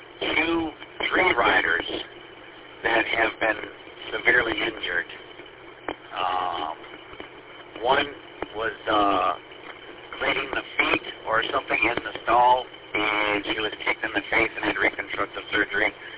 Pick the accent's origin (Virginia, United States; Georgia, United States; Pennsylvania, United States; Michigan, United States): Michigan, United States; Mount Clemens; also born or lived in Los Angeles / Sterling Heights / Romeo; now in Memphis, United States; I was born and raised in Mount Clemens, lived in Los Angeles for 3 years, came back here, lived in Sterling Heights. Moved to Romeo after a while, ended up in the city of Memphis.